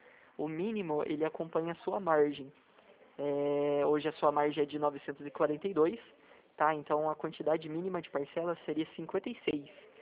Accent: São José dos Campos, São Paulo, Brazil; pessoalmente eu sou de São José dos Campos. sou um pouquinho longe.

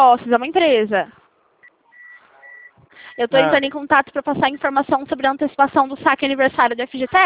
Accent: Presidente Prudente, São Paulo, Brazil; Eu sou aqui de Presidente Prudente.

